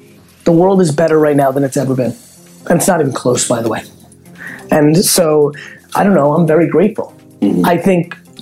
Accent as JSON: {"language": "English", "country": "United States", "tie": "born or raised there", "said": "is a far greater gift to me than I grew up in America or, you know, am a white male."}